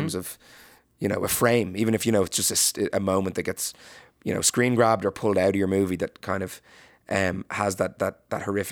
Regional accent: Ireland; it's instinctive, I guess, as an Irish person. You know, we have a little bit of a dark past.

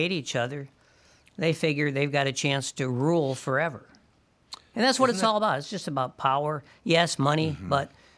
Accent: St. Paul, Minnesota, United States; You know, I grew up in St. Paul, but I wasn't, you know, far from Highland Park.

